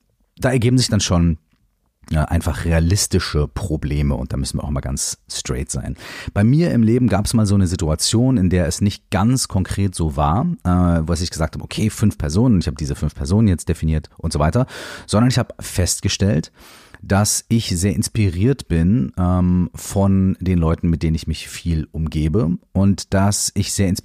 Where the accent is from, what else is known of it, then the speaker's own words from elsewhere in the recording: Minden, North Rhine-Westphalia, Germany; ich habe damals in Minden gewohnt, Minden ist meine Heimatstadt und das ist, ich liebe diese Stadt und ich liebe die Menschen dort.